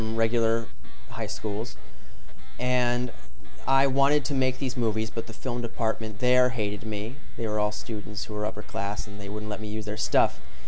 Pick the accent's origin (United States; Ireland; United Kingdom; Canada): United States; Pasadena, California; Yeah, I was born and raised in Pasadena, and my father was born and raised in Pasadena, and his father was born and raised in Pasadena.